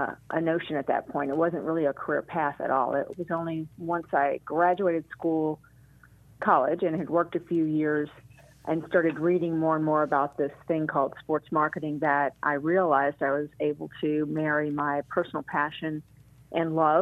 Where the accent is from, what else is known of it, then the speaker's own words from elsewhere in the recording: St. Louis, Missouri, United States; And grew up in a family where we all loved sports, and of course, growing up in the St. Louis area, we had at the time our baseball Cardinals, our football Cardinals, and as well our St. Louis Blues hockey team.